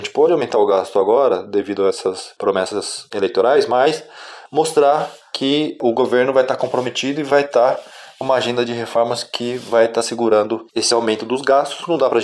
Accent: Brazil; Acho que todo mundo, né, como brasileiro, espera que cada governo que esteja lá tome as medidas que vai auxiliar o crescimento da economia brasileira

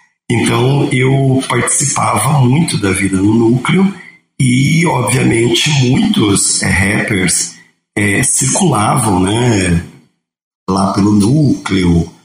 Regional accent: São Paulo, Brazil; Eu sou de Guaianazes, extremo leste de São Paulo, e E nasci justamente, quer dizer, nasci um pouco antes do hip hop chegar no Brasil e cresci justamente ouvindo, né?

